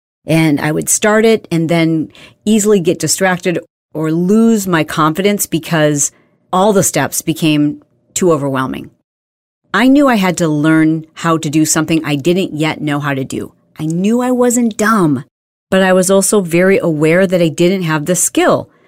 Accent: Midwest, United States; I grew up in the Midwest, and it's kind of just one of those things that we did in the 80s and 90s.

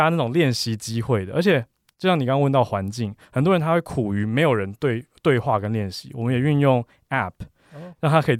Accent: Taipei, Taiwan; 我台北人。

